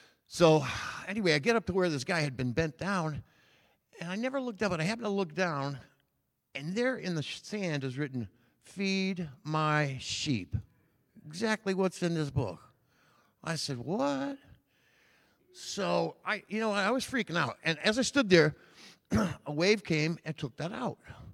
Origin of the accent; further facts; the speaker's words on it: Myrtle Beach, South Carolina, United States; I'm from Myrtle Beach. I'm up here just visiting with my sister.